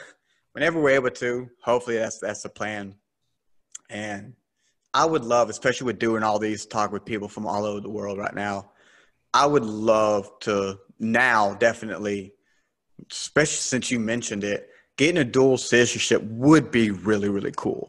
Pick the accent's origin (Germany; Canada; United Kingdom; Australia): United Kingdom; Scotland; no, I'm Scottish. Everyone goes for Irish from the get-go.